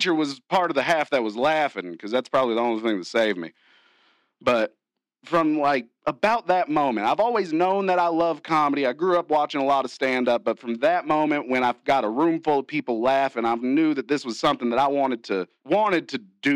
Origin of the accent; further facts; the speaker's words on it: Kentucky, United States; Yeah, I was. I was born on Fort Knox, raised in Meade County, Kentucky.